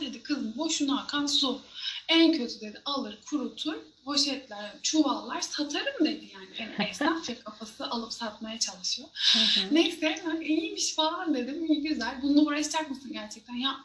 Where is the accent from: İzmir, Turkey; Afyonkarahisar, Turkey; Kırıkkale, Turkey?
Kırıkkale, Turkey; Delice; born there; also born or lived in Ankara / Istanbul; Ben 92 doğumluyum. Aslen Kırıkkale, Delice doğumluyum. Sonrasında Ankara'da eğitimimi aldım ama yani doğum yerim Kırıkkale diye geçiyor.